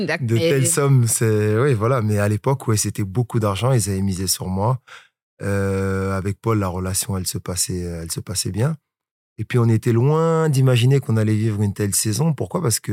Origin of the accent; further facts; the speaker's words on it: Colombes, Île-de-France, France; Moi, je suis originaire de Colombes, donc de la banlieue.